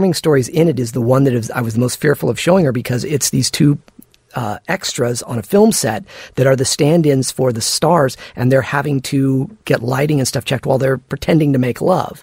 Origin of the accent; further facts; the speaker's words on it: Santa Barbara, California, United States; And it was shot near where I grew up in Santa Barbara.